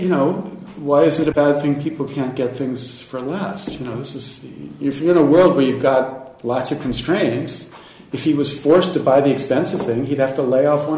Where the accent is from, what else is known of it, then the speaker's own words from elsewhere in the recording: Pennsylvania, United States; I grew up in Pennsylvania, steel workers in Pennsylvania used to have a great job